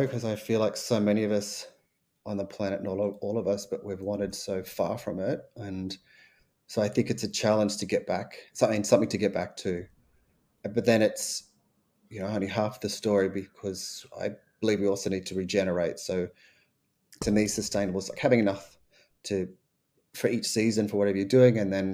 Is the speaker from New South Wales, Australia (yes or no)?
no; Gold Coast, Queensland, Australia; I'm from Queensland on the Gold Coast, and they're a lot sort of longer and straighter. So they're kind of my favorite ones, and maybe just a bit nostalgic because that's, you know, that's where I was born and lived.